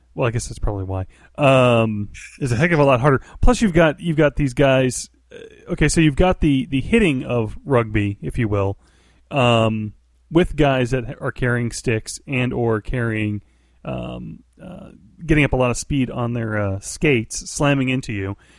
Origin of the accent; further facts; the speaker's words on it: United States; Being as I'm American, that's the only name I know.